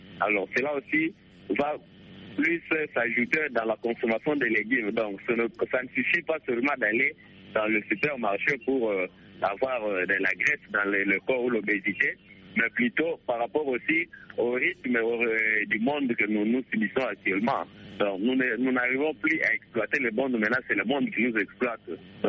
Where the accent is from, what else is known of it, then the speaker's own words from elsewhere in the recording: Kinshasa, DR Congo; par exemple, ici chez nous à Kinshasa